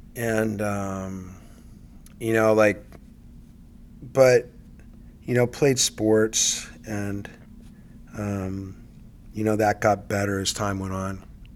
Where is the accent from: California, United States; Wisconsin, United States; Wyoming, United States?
California, United States; San Diego; So I grew up here in San Diego. My dad was in the Navy.